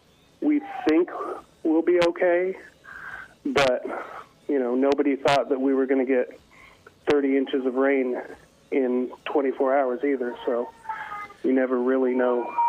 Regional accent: Knoxville, Tennessee, United States; also born or lived in Newton; now in Baytown, United States; Yes, sir. Actually, I was born in Newton, but I grew up in Knoxville, class of 91.

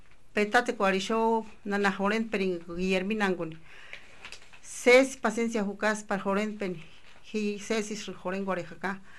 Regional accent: Huatzio, Michoacán, Mexico; soy de Huatzio.

